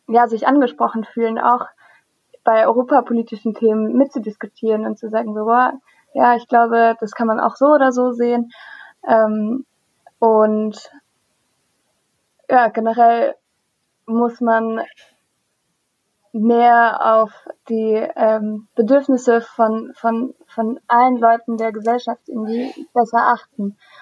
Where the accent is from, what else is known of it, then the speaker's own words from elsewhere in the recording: Strasbourg, Grand Est, France; weil ich komme ja aus Straßburg ursprünglich und musste von meinem Haus aus immer am Parlament vorbei, um dann in die Stadt zu kommen.